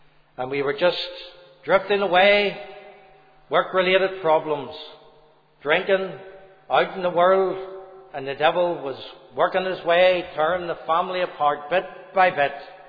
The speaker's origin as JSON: {"language": "English", "town": "Rathcoole", "region": "Northern Ireland", "country": "United Kingdom", "tie": "born or raised there", "said": "I was brought up in Rathcoole. I was born in 1960, the youngest of six boys"}